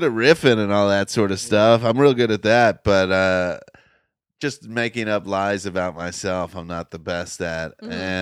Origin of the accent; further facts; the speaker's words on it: Cincinnati, Ohio, United States; Well, I grew up in the Cincinnati area.